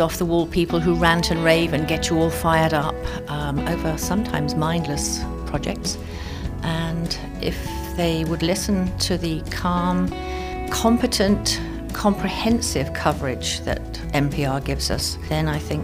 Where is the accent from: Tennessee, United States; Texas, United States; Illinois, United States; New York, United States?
Illinois, United States; Rockford; from Rockford.